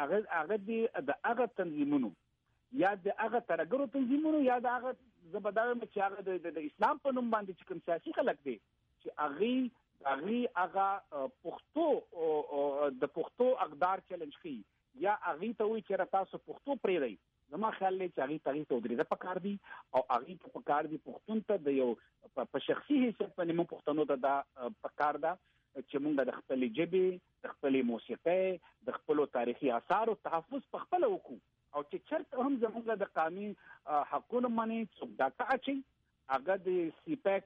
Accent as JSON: {"language": "Pashto", "country": "Pakistan", "said": "زه پاکستاني یم زه مسلمان یم خو زه د ټول له مخکې پښتون یم"}